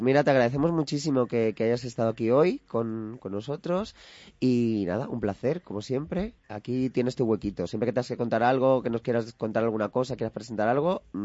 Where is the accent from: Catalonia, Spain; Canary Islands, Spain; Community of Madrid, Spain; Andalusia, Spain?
Community of Madrid, Spain; Madrid; yo soy madrileña, yo tengo toda la familia aquí